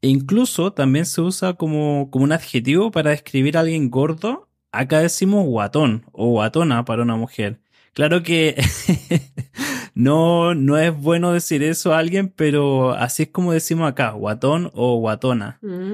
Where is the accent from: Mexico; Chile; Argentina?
Chile; Santiago, Santiago Metropolitan Region; now in Concepción, Chile; soy de Chile, soy de Santiago, la capital de Chile, pero después me mudé a Concepción, que es la ciudad donde vivo actualmente, una ciudad que está en el sur del país.